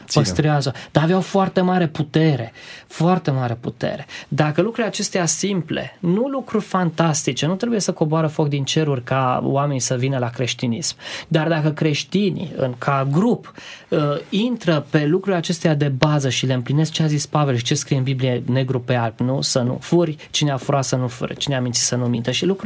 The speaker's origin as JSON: {"language": "Romanian", "region": "Transylvania", "country": "Romania", "said": "sunt ardelean"}